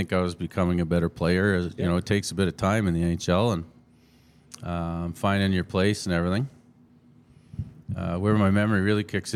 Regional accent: Ottawa, Ontario, Canada; And growing up in Ottawa, we didn't like Montreal.

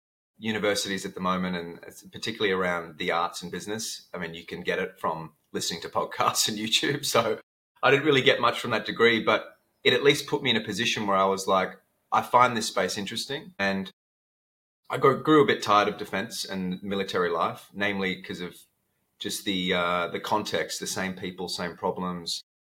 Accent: Sydney, New South Wales, Australia; born there; now in Adelaide, Australia; So I was born in Sydney on the East Coast, and now I live in Adelaide. So I moved a bit all over the place with the military back in the day and settled in Adelaide because I met my partner here, and we've been here for 5 years now.

